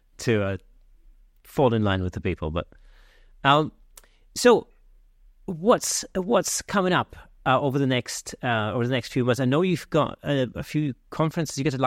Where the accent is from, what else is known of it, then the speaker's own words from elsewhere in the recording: Germany; So I remember, I grew up in Germany